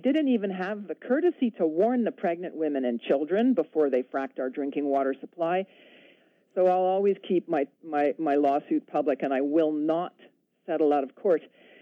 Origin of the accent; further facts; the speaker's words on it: Canada; I grew up in Canada, where we have been taught and believed we have most of the fresh water in the world.